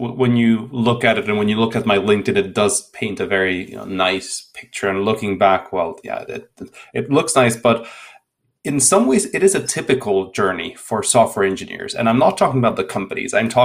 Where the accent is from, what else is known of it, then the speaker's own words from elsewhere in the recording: Hungary; English is a second language; moved away as an adult; also born or lived in Edinburgh, United Kingdom / London, United Kingdom; As you can tell from my name, I'm not from the UK, although I lived there for quite a while. I'm originally from Hungary